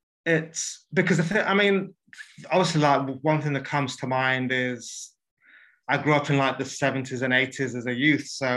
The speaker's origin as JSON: {"language": "English", "region": "London", "country": "United Kingdom", "tie": "born or raised there", "said": "Yeah, I grew up in London, in South London. But in pretty much stayed within like a 5 mile or 5 kilometer radius in terms of where I grew up."}